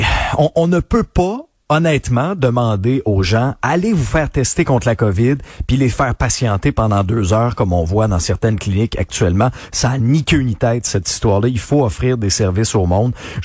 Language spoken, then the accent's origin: French; Quebec, Canada; ma région natale, l'Abitibi-Témiscamingue